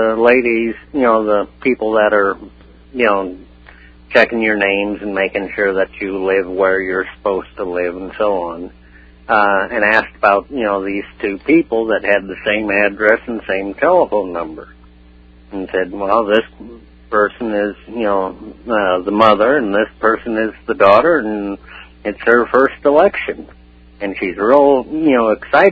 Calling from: Iowa, United States; in the chat room.

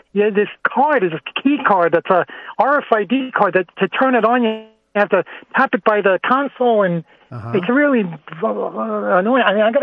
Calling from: California, United States; No, I'm in California.

